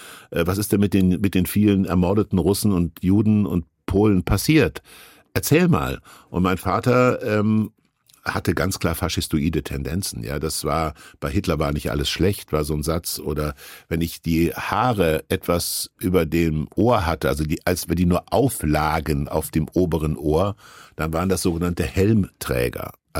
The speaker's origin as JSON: {"language": "German", "town": "Kassel", "region": "Hesse", "country": "Germany", "tie": "born there", "said": "Und nun gibt es aber auch Menschen aus meiner Geburtsstadt Kassel"}